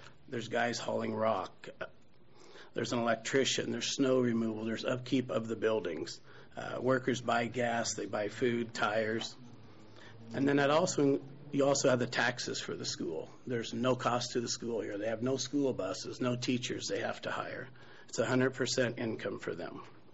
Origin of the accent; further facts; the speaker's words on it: Nebraska, United States; I grew up in Gage County between Philly and Pickerel.